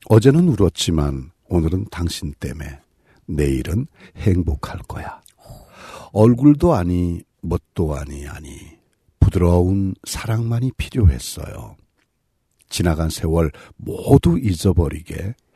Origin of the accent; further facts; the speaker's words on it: Gyeongsang, South Korea; 경상도.